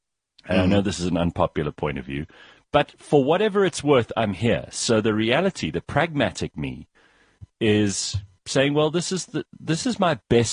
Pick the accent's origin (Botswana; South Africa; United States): South Africa; There's not a single cell in my body that is patriotic about being South African.